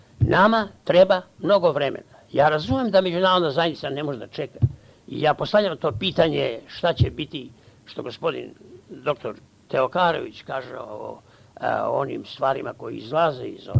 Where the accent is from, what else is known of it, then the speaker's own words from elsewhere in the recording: Serbia; Ali ja postavljam sebi pitanje ovoga trenutka kao Srbin.